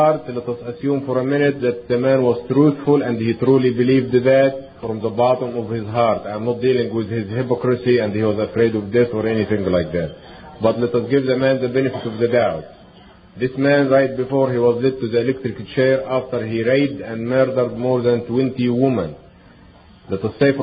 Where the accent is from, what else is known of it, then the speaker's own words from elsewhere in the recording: Chicago, Illinois, United States; You see, Dr. Archer and myself, we come from Chicago.